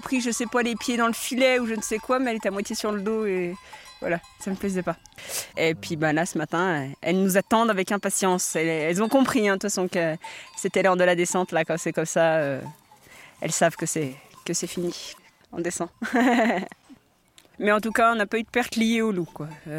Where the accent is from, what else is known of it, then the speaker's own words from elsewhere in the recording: Sixt-Fer-à-Cheval, Auvergne-Rhône-Alpes, France; Moi, je suis de Sixte. Alors, Sixte Fer à Cheval, donc c'est au fond de la vallée du Giffre. Donc, c'est un village encore très très rural, très très typique savoyard.